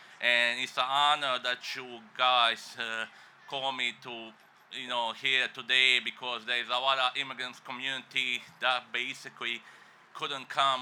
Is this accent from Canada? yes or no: no; Bosnia & Herzegovina; English is a second language; moved away as an adult; now in St. Louis, United States; I'm a first Muslim chaplain in the city of St. Louis. I'm originally from Bosnia. I came to this city in 1997, you know, from Bosnia because of the war doing in my country.